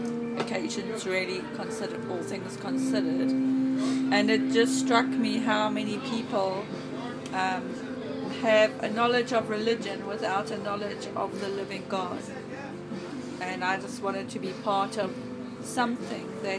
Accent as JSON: {"language": "English", "country": "South Africa", "moved": "as an adult", "lives_now": "United Kingdom", "said": "I've been living in the UK for about 9 years now, but originally I'm from South Africa. I was a school teacher in South Africa. I used to teach Zulu."}